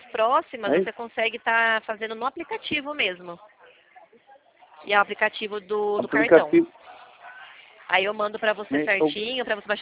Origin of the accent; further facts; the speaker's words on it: Limeira, São Paulo, Brazil; Eu sou aqui de Limeira.